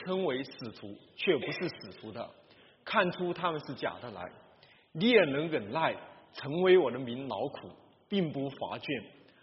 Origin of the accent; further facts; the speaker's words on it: China; 我们中国人真的是来到你面前来认罪悔改